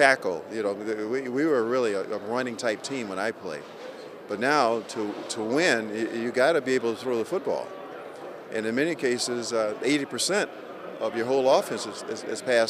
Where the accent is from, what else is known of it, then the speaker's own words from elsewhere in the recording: Houston, Texas, United States; And, of course, I'm from the Houston, Texas area.